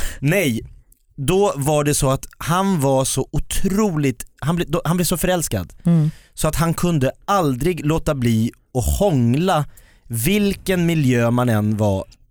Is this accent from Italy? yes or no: no; Denmark; Men jag är dansk